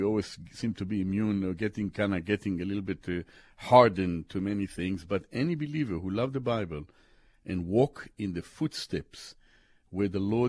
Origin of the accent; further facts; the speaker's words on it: Jerusalem, Jerusalem District, Israel; Well, I love, of course, my home country, my home city, Jerusalem. I was born in Jerusalem.